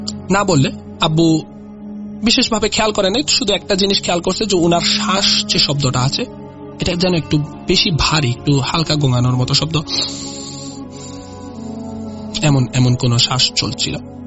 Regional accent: Mymensingh, Mymensingh Division, Bangladesh; ত্রিশাল এবং ভালুকার মধ্যবর্তী বগার বাজারের আগে সাইনবোর্ড যে এলাকাটা, এই এলাকাটা হচ্ছে আমরা এখানে আমাদের গ্রামের বাড়ি। আমার আব্বা ওইখানে শৈশব কাটিয়েছেন, যৌবনে পরে ময়মনসিংহ শহরে চলে এসেছেন, আমরা থেকেছি ওই ওই জায়গাটায়।

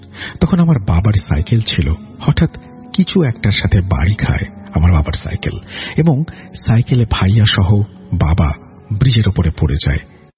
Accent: Thakurgaon, Rangpur Division, Bangladesh; now in Dhaka, Bangladesh; ঢাকা থেকে বলছি, আমার গ্রামের বাড়ি ঠাকুরগাঁও।

